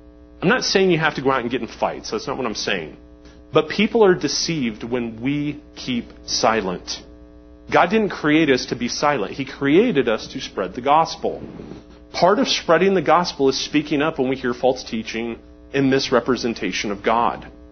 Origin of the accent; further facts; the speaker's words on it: England, United Kingdom; I'm going to call him Micah because I'm English and I can't say that.